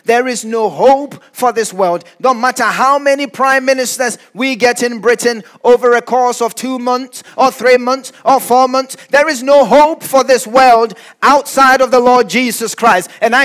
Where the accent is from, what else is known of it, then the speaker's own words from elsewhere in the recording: Ghana; I have seen some really dark people growing up in Ghana, I'm telling you.